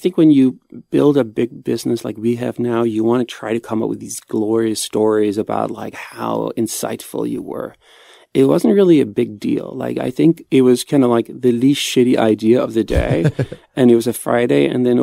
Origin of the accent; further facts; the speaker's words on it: Copenhagen, Capital Region of Denmark, Denmark; I'm from Copenhagen and he's from Iowa